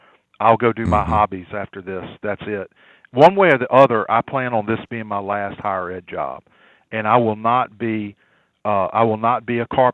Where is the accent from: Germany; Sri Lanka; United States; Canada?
United States; Hammond, Louisiana; I was born in Hammond. I have lived right around Hammond, except when I had to go off for work. I've gone to work various places, but I live in Ponchatoula.